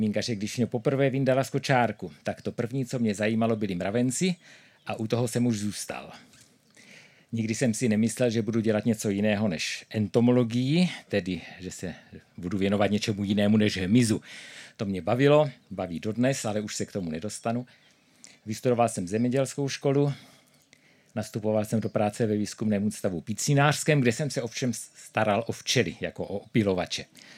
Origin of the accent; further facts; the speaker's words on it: Brno, South Moravian Region, Czechia; Jsem z Brna, ze sboru v Kounicově. Celý život patřím k tomu sboru.